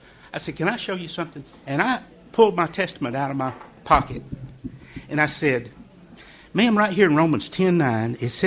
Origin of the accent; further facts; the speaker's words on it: Chattanooga, Tennessee, United States; also born or lived in Rossville, United States; I was born in Chattanooga, Tennessee. My dad was a truck driver. We weren't Christians. Didn't go to church. I finished the 8th grade at East Lake Junior High School.